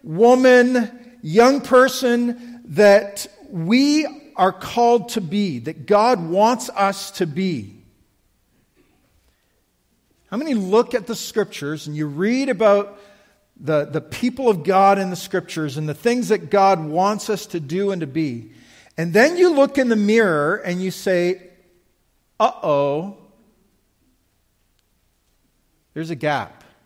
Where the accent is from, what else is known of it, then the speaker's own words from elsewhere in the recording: Canada; And you're like, as a Canadian, you're like, what gap are they talking about?